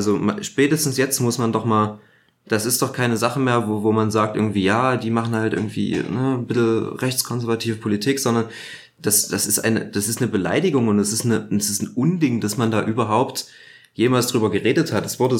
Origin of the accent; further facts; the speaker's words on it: Coswig, Germany; Coswig, die Stadt, wo ich groß geworden bin, wo ich zur Schule gegangen bin, wo ich quasi das erste Mal angefangen habe, mich so gesellschaftlich zu engagieren.